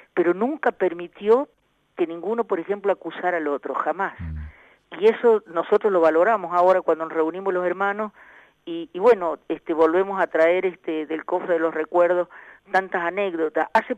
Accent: San Juan, Argentina; Sí, sí, soy sanjuanina.

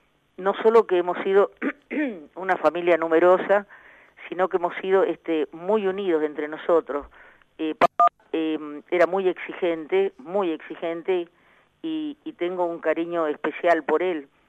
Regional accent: San Juan, Argentina; Sí, sí, soy sanjuanina.

